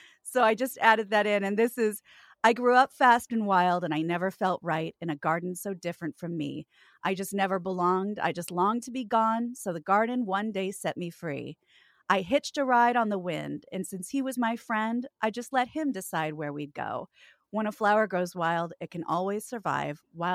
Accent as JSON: {"language": "English", "region": "Kansas", "country": "United States", "also_born_or_lived": "New York", "lives_now": "Los Angeles, United States", "said": "Oh, I'm from Kansas. And I also moved to New York and felt for the first time I was home."}